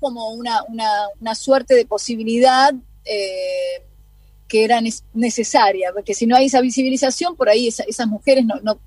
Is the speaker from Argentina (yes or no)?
yes; Argentina; yo, como música argentina, cantante, intérprete